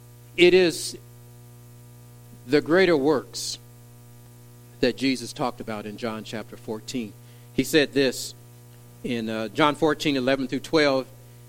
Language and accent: English; Russellville, Kentucky, United States; born there; I was in Kentucky. Russellville, Kentucky. I tell people I was born twice in Russellville. One in 54, do the math.